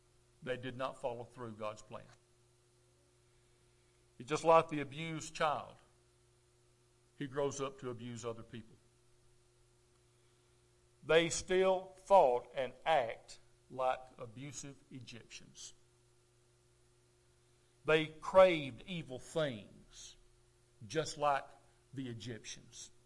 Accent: United States; I'm free. I'm an American.

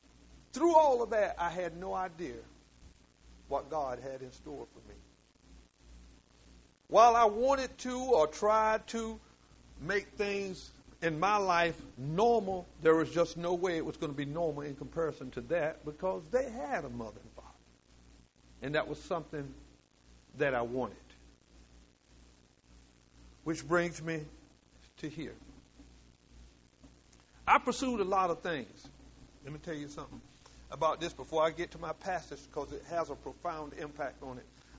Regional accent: Willard, North Carolina, United States; We grew up in Willard, North Carolina. My mother left when I was 2.

